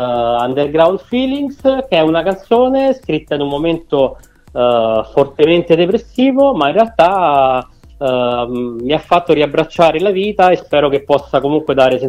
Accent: Rome, Lazio, Italy; io sono di Roma ovviamente

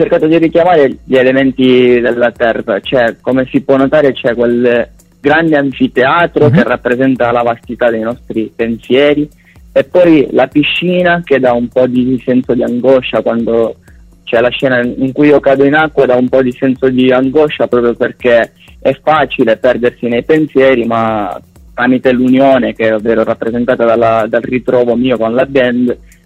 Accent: Catania, Sicily, Italy; qui in zona da noi, che noi veniamo da Catania

